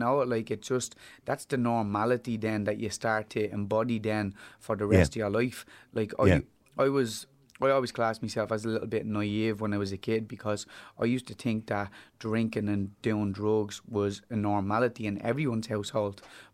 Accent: Dublin, Leinster, Ireland; I am from Fatima Mansions, yeah.

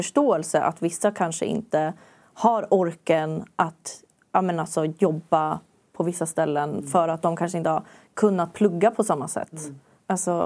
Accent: Vårberg, Stockholm County, Sweden; jag växte upp i Vårberg. Gick Lillholmsskolan där. Bodde där med min familj.

